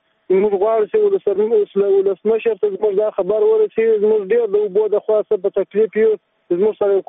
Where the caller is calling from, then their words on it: Zabul, Afghanistan; د زابل ولایت میزان ولسوالۍ نه خبره کوم.